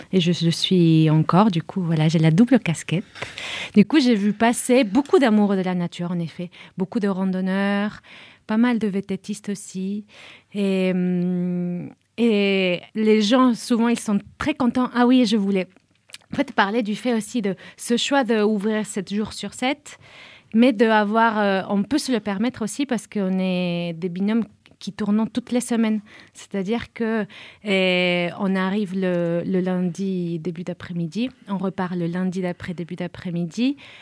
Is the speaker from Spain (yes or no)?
yes; Spain; Bon, moi je suis espagnole, j'ai appris à faire la tortilla à pas mal de gardiens et gardiennes